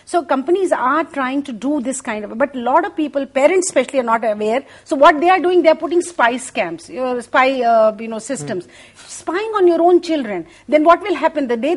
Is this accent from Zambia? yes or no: no; India; As Indian parents, either we are too controlling.